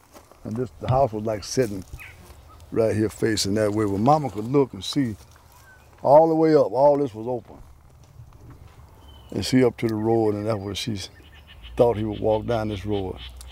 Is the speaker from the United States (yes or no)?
yes; Meadville, United States; Growing up in Meadville at that time, our dad died when I was 2.5 years old.